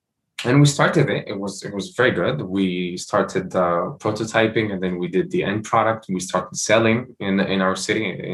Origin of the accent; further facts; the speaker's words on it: Morocco; I was born and raised in Morocco.